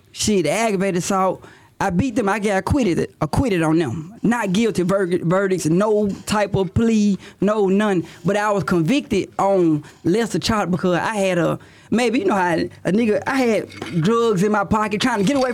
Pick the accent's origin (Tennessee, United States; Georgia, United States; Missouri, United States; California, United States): Tennessee, United States; Memphis; No, matter of fact, I'm from Memphis, but I catch the rap in Atlanta.